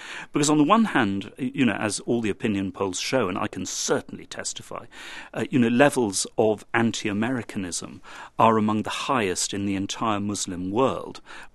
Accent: United Kingdom; And speaking as a Brit, of course, against Britain.

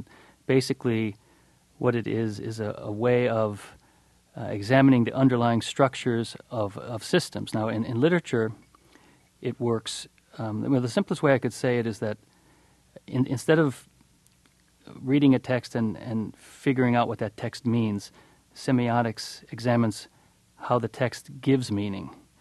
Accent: United States; I couldn't, being an American born in 1960, and I kind of wished I could.

